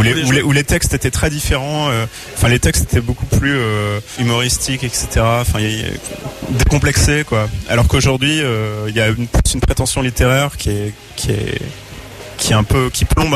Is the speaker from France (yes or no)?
yes; France; on garde aussi un peu notre identité, on est aussi des Français, quoi, on est des Frenchies